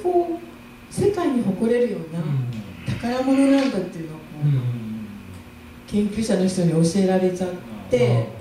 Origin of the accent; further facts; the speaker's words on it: Hiroshima, Japan; born there; ただ私広島生まれなので、やっぱ本当生理的にも嫌だったんですよ。